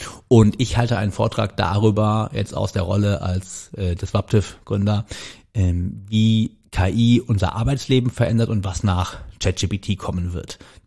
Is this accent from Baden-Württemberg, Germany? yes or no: no; Cologne, North Rhine-Westphalia, Germany; Ich bin oder? Ja gebürtiger Kölner